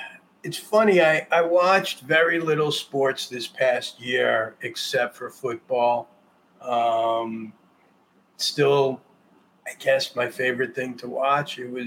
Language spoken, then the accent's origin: English; New York, United States; I'm a Buck fan also, even though I'm from New York.